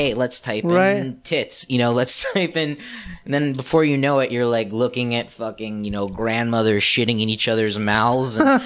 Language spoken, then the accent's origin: English; Tarzana, California, United States; Yeah, I'm a Valley kid. I'm from Tarzana.